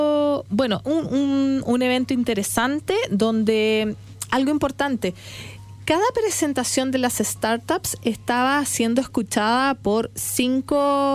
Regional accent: Chile; ¿Qué requerimientos tenemos nosotros, por ejemplo, como chilenos?

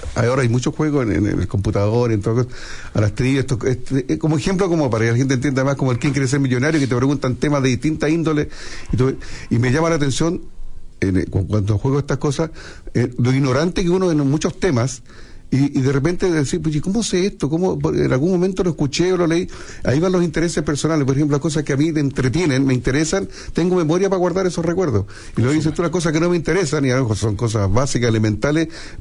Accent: Valparaíso, Chile; me recuerda a un lugar donde yo iba a jugar cuando niño, en Valparaíso.

